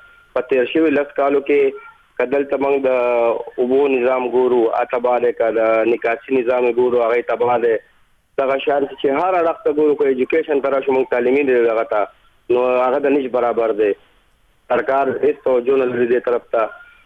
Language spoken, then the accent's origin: Pashto; Swat, Khyber Pakhtunkhwa, Pakistan; now in Karachi, Pakistan; مونږ ځای د سوات یو، سوات درشتلې اوسېدونکو او په کراچۍ کې تقریبا زیګون ځای دی